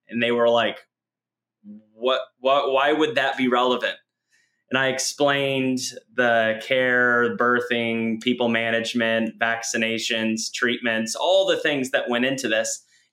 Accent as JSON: {"language": "English", "town": "Kinston", "region": "North Carolina", "country": "United States", "tie": "born or raised there", "said": "I was born in Kinston, North Carolina. My family was from the Midwest, but my dad took an opportunity with J.C. Howard in the late 80s, and we were there for all of the 90s."}